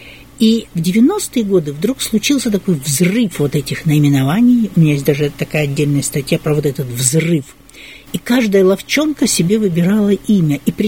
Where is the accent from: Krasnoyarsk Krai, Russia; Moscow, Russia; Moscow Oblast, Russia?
Krasnoyarsk Krai, Russia; Krasnoyarsk; И интересно, что когда я приехала из Красноярска, то я страшно удивилась, что тут тоже город на двух берегах.